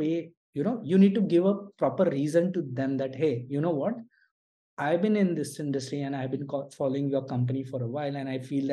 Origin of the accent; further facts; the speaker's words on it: Mumbai, Maharashtra, India; Like, see, I come from Mumbai, right?